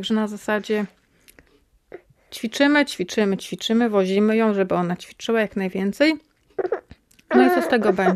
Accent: Krajewo, Podlaskie Voivodeship, Poland; ponieważ ja pochodzę z Krajewa, to też w Krajewie tam znajomi zbierają

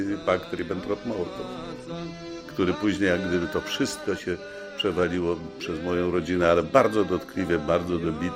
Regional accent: Wrocław, Lower Silesian Voivodeship, Poland; also born or lived in Białystok; now in Kraków, Poland; To więc urodziłem się w Białymstoku, więc Jagiellonii Białystok z powodu urodzenia w Białymstoku. Wychowałem się we Wrocławiu, więc Śląskowi Wrocław.

